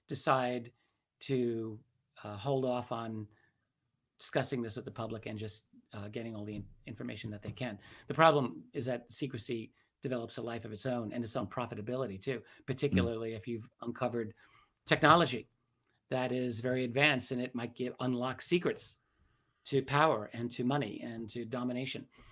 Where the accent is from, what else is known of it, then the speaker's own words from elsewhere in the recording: New York City, New York, United States; I'm from New York City. My father was not only a retired New York City police officer for many years, but worked at the World Trade Center in New York City for 7 years